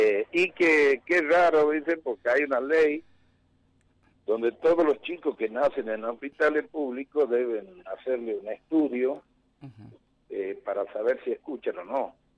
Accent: Tartagal, Salta, Argentina; nosotros somos de Tartagal, en la provincia de Salta, 400 kilómetros capital

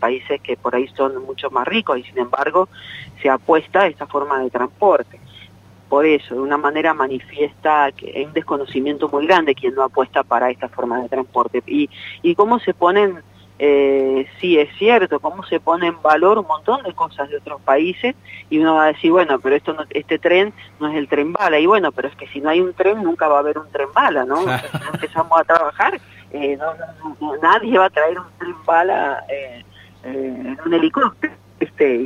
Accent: Argentina; felicitarnos como argentinos

